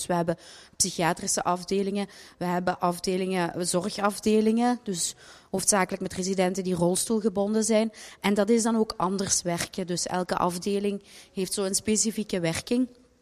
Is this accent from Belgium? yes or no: yes; Genk, Flanders, Belgium; now in Baal, Belgium; ik ben oorspronkelijk, maar dat zult je ook wel horen, van Limburg afkomstig. Dus ik ben van Genk. Maar ik woon hier in Baal, dus ook kortbij.